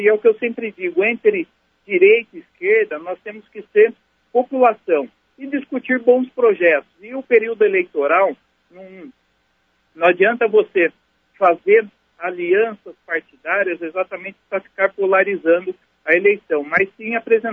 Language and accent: Portuguese; Campinas, São Paulo, Brazil; born there; nós que moramos em Campinas, eu, por exemplo, que sou nascido em Campinas